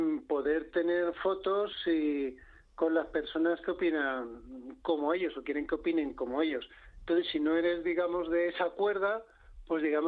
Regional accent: Madrid, Community of Madrid, Spain; born there; now in Catalonia, Spain; me siento orgulloso de haber nacido en Madrid y de tener sangre castellana, y vivo encantado en Cataluña.

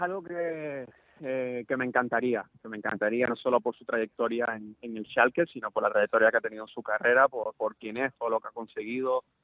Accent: Spain; Los aficionados siempre me preguntan, como saben que soy español

